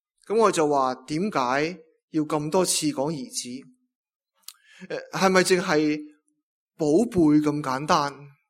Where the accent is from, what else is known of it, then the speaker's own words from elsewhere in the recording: China; 我是中国人有啲咁嘅印象